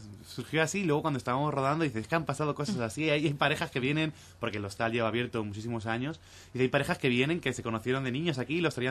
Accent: Almansa, Castilla-La Mancha, Spain; Yo era profesor de autoescuela en Almansa, en mi ciudad natal

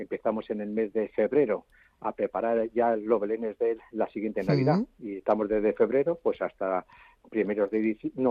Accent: Madrid, Community of Madrid, Spain; como madrileño que me considero y que soy.

